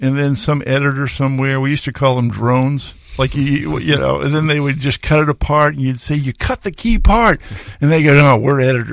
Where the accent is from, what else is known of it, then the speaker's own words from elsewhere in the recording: Massachusetts, United States; I grew up outside of Boston.